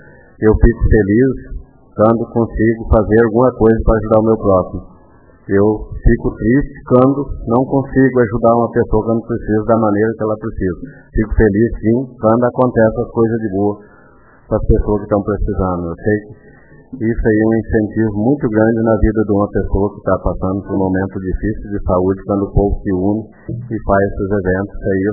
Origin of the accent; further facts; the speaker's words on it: Cerro dos Abreu, Brazil; eu sou lá do Cerro dos Abreu, não peço melhoria nas estradas só em Cerro dos Abreu